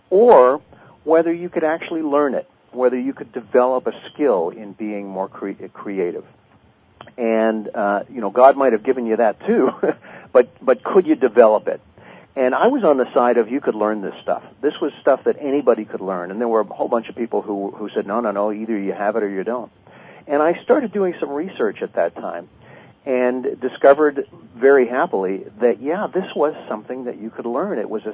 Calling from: Toronto, Ontario, Canada; I'm calling right now from Toronto, Canada.

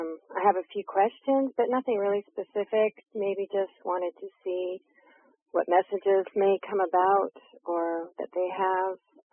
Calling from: Edmonton, Alberta, Canada; I'm calling from Edmonton, Alberta.

